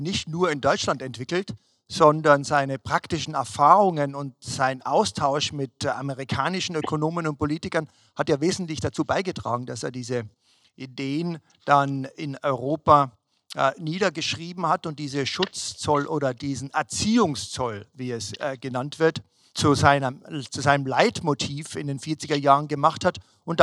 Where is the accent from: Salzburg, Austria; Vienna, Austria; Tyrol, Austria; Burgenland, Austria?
Tyrol, Austria; das mich als Tiroler natürlich auch berührt